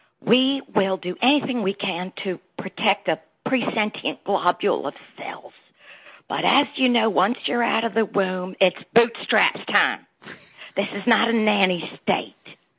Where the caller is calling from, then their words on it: Texas, United States; I'm calling you from the Lone Star State, Texas.